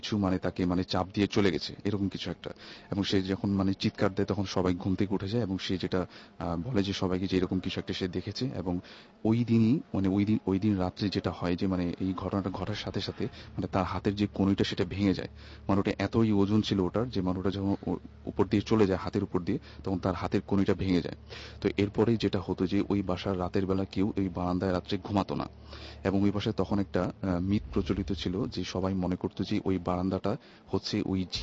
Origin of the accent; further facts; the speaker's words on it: Dhaka, Dhaka Division, Bangladesh; পুরান ঢাকা থেকে এসেছি।